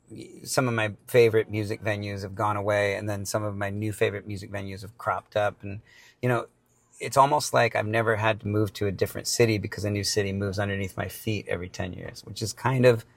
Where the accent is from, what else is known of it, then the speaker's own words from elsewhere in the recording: San Francisco, California, United States; Well, growing up in San Francisco, I've learned to get used to change.